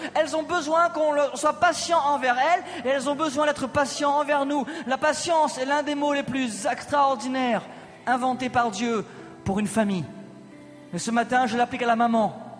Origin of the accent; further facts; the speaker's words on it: France; parce que je suis un Français